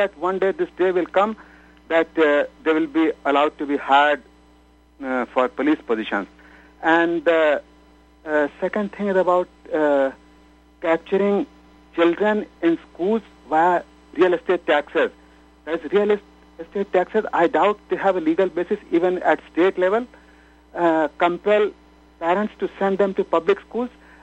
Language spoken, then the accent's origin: English; India; English is a second language; moved away as an adult; now in United States; So I am a mere first-generation immigrant. I was born and raised in India.